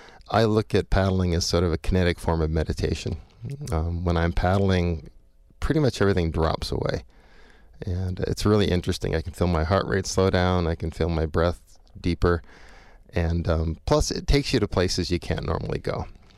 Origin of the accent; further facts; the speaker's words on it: California, United States; now in Madison, United States; So I grew up in California near the beach.